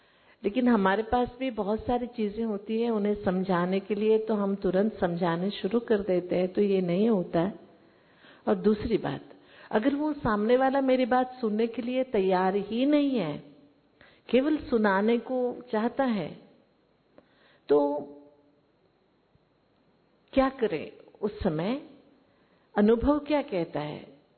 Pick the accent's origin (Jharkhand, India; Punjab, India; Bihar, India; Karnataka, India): Karnataka, India; मैं कर्नाटक से हूँ